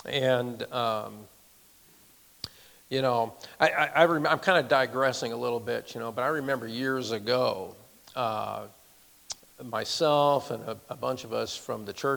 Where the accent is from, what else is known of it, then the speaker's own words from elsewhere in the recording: United States; And it's, as an American, it's sad.